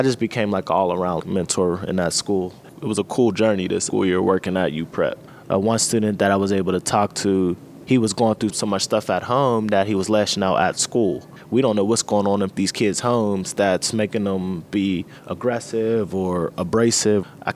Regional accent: Pittsburgh, Pennsylvania, United States; I grew up in the Hill District all my life. I was born up Sugar Top. And then for a couple years, we moved to the North Side.

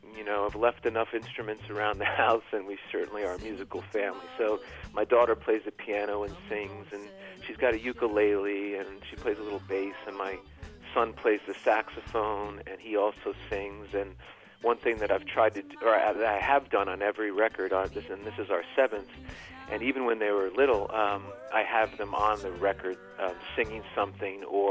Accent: Columbus, Ohio, United States; born there; I was born in Ohio, in Columbus.

